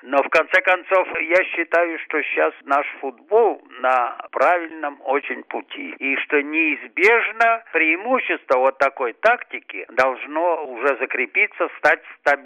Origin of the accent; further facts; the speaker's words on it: Saint Petersburg, Russia; Хотя сам я потомственный петербуржец